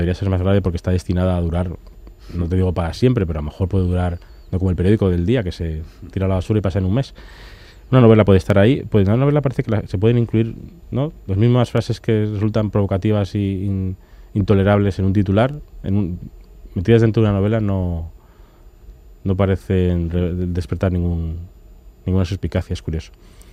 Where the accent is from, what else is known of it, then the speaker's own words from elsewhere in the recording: Spain; trato como escritor español de ser español en lo bueno y no serlo en lo malo